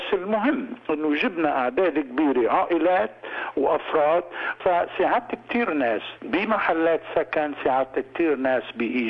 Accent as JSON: {"language": "Arabic", "country": "Lebanon", "moved": "yes", "lives_now": "Australia", "said": "أنا جيت من لبنان بأوائل السبعينات وكان تقريبا بداية الحرب اللبنانية، قررنا أن نترك ونجي على أستراليا."}